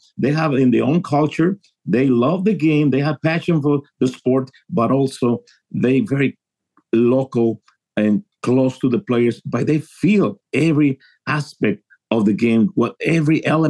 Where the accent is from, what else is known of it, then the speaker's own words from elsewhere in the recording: Tijuana, Baja California, Mexico; I grew up in Tijuana following baseball in the and the U.S. sports teams locally from San Diego, always connected to the Padres baseball. I grew up in the 70s.